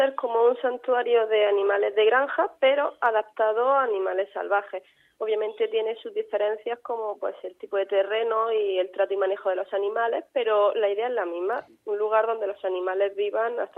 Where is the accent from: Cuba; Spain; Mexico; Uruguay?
Spain; Andalusia; vivo en un pueblo donde la caza es algo que está a la orden del día. Provengo de Andalucía también, que allí la caza pues básicamente es algo que se lleva desde niño.